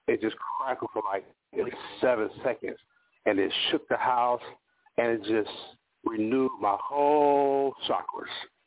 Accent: United States; This is I'm American Chief Cherokee Indian. I knew that since I was a child.

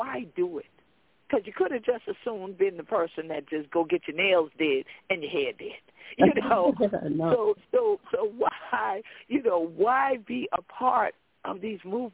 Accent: South Carolina, United States; growing up in Charleston County, South Carolina, it wasn't no easy time of it growing up there.

